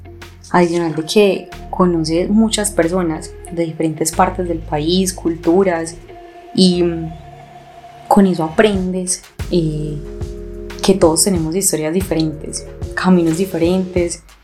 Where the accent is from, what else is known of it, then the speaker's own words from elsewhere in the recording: Medellín, Antioquia, Colombia; soy ingeniera industrial de la Universidad de Antioquia, soy de Medellín.